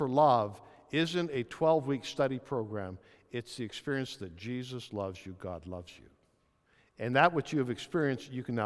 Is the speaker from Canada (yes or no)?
yes; Canada; I'm Canadian, English, French background